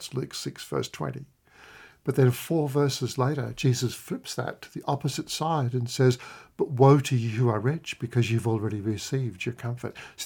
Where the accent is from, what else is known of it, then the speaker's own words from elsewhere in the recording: Australia; I include myself in that as an Australian, a wealthy person